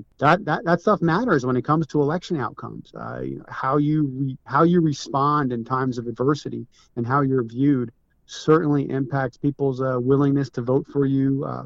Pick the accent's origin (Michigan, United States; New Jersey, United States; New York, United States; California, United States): New Jersey, United States; You know, I grew up in Jersey. I have a family home at the Jersey Sewer.